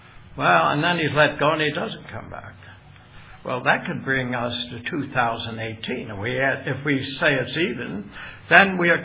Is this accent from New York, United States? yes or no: yes; New York City, New York, United States; At least I come from New York City.